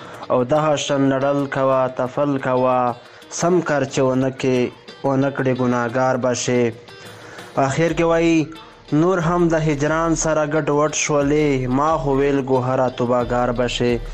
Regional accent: Bannu, Khyber Pakhtunkhwa, Pakistan; د پاکستان بنو زیلی څخه یم.

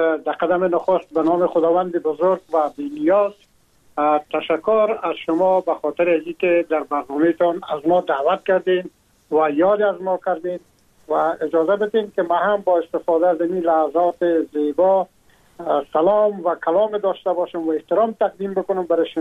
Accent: Afghanistan; now in France

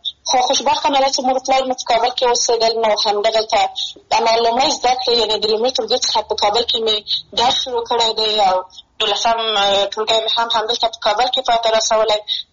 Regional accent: Maidan Wardak, Afghanistan; born or raised there

